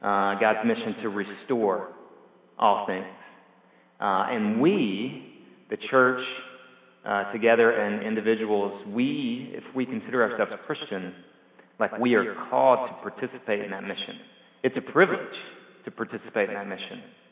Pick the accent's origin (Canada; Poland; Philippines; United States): United States; Alabama; And so growing up in Alabama, at some point you're going to end up on I-65.